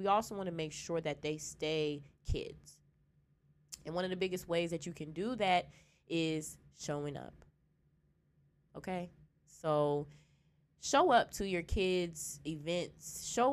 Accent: Midwest, United States; So I guess in that regard, I'm happy I was raised in the Midwest

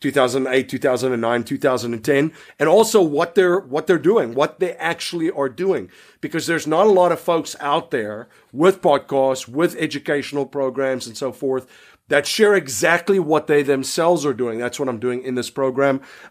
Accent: South Africa; I remember growing up in South Africa, there was a ton of beach towns

